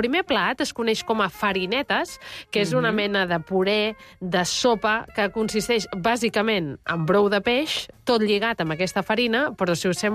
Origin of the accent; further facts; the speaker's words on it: Borriana, Valencian Community, Spain; l'exemple del meu poble, que encara està més al sud, que és una vila marinera també, a Borriana, al País Valencià